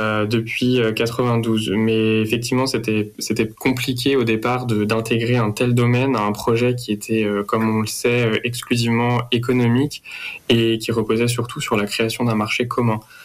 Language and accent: French; Brittany, France; en tant que Breton et Bretonne fiers de notre région